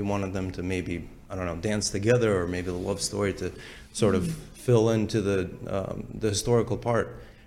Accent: Albania; now in Massachusetts, United States; I'm from Massachusetts. We have a great, I'm originally Albanian. We have a great Albanian population with undocumented immigrants.

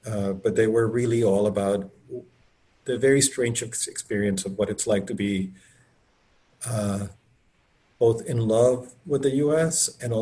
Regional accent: Colombia; also born or lived in Venezuela; now in United States; I grew up in Colombia. So I grew up in, I was born in Colombia, and then almost immediately after I was, my dad got a job in Venezuela.

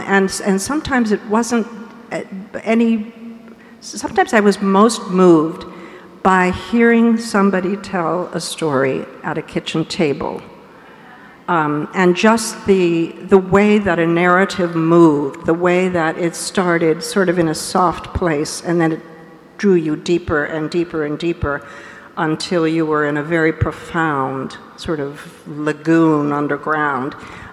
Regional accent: Peru; growing up in Peru, I was inspired

